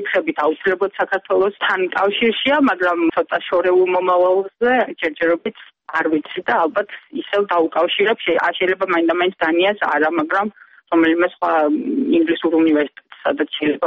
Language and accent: Georgian; Adjara, Georgia; მართალი გითხათ მე თუ აჭარელი ვარ მე უფრო მიყვარს ოჯახში თევზი ვიდრე რომელიმე ჩემი ოჯახის წევს